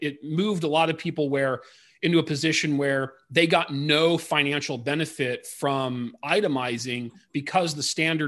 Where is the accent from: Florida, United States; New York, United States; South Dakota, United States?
South Dakota, United States; Rapid City; also born or lived in Fort Collins; I am from all over the place. My driver's license says Rapid City, South Dakota, although I never visit there. Lived in Fort Collins for about a decade, live out in Washington State now.